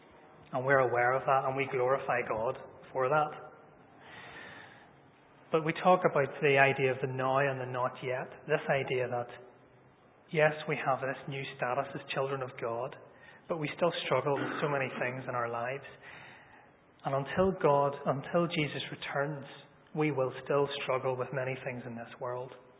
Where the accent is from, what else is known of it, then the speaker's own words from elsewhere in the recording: Northern Ireland, United Kingdom; And it's really easy growing up in Northern Ireland. So many people in this country grow up churched, for want of a better word.